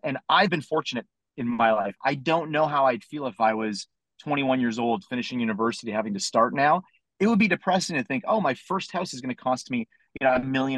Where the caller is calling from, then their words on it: Ontario, Canada; No, I'm in Ontario. Yeah. I'm up north